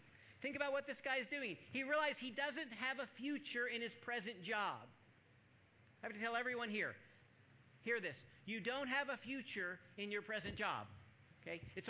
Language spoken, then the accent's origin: English; the South, United States; I mentioned before that I used to live in the South. I was raised in the South.